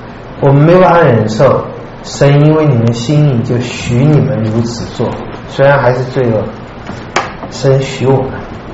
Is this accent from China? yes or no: yes; China; 我们中国人应该对这个体会的更重